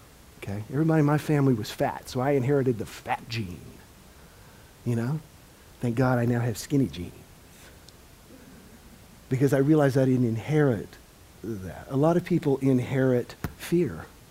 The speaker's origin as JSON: {"language": "English", "region": "the South", "country": "United States", "tie": "born or raised there", "said": "Growing up in the South, salt is one of the four basic food groups."}